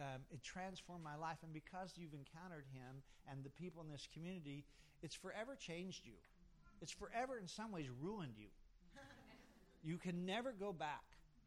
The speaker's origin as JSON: {"language": "English", "region": "Kansas", "country": "United States", "said": "I was from Kansas, and I grew up in a little country church, and I hated it"}